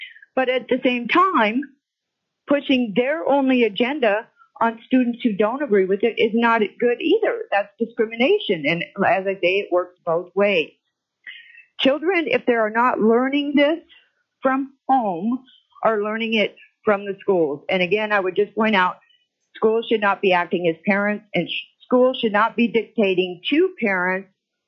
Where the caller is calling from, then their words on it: Wasilla, Alaska, United States; I'm calling from Wasilla.